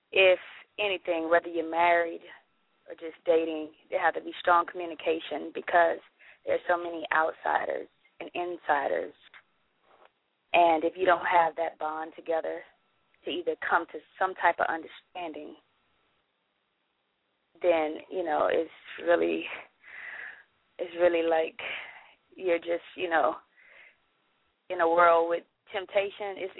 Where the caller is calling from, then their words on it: Pompano Beach, Florida, United States; I am calling in from Pompano Beach, Florida.